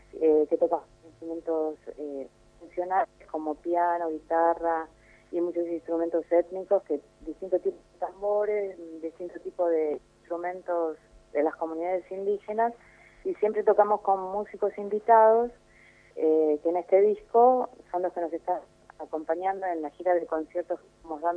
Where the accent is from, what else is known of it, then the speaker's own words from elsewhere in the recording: Argentina; nosotros nacimos acá en la Argentina, nos formamos en universidades de acá y nuestra formación es musical europea y además abrevamos de la música popular nuestra.